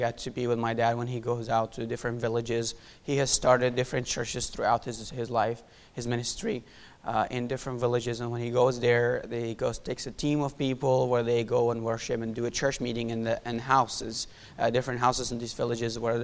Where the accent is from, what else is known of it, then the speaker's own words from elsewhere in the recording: Syria; moved away as an adult; I'm originally from Syria. I was born and raised in Syria. For 19 years, I lived there. My dad is a pastor in Syria. So all my life I've been a Christian.